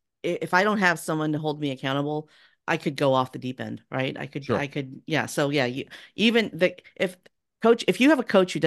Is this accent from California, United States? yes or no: yes; California, United States; And I'm from California. So a lot of the men in my family tree were miners.